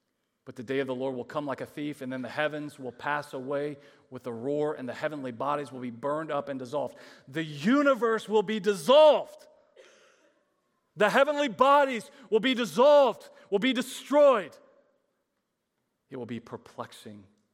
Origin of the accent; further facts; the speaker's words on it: Texas, United States; I mean, we come from Texas.